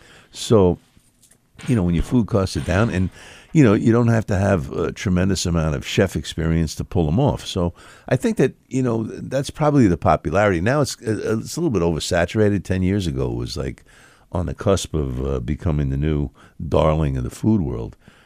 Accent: England, United Kingdom; I'm English.

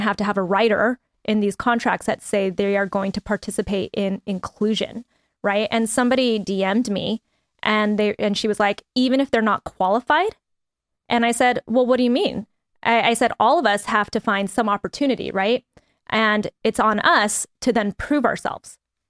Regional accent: New Mexico, United States; now in Los Angeles, United States; I grew up in New Mexico, wherever it's actually predominantly Latino

